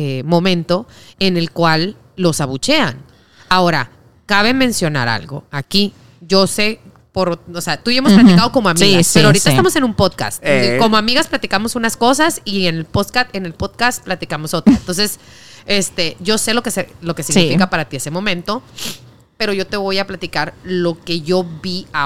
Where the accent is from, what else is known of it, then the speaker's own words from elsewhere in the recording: Mexico; now in United States; los mexicanos que vivimos en Estados Unidos somos los más orgullosos de ser mexicanos.